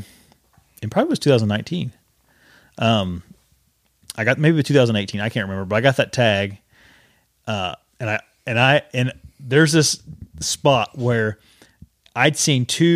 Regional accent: Indiana, United States; I'm from Indiana.

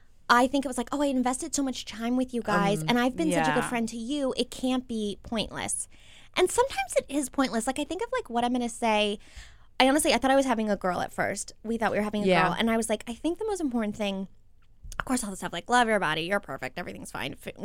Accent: Maryland, United States; We're all from Maryland, and so we were like, let's have a, quote, reunion

